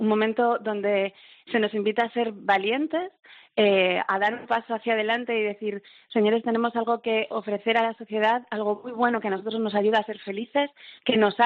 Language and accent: Spanish; Santiago de Compostela, Galicia, Spain; tengo 40 años. Soy, bueno, de Galicia, soy de Santiago de Compostela